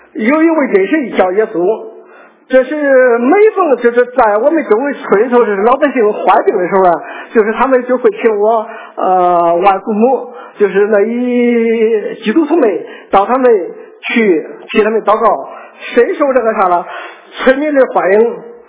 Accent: Henan, China; 我生在河南一个平原的农村，从记事起来就在贫穷和饥饿中度过的。

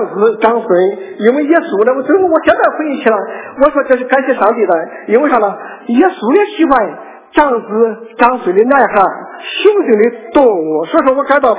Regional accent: Henan, China; 我生在河南一个平原的农村，从记事起来就在贫穷和饥饿中度过的。

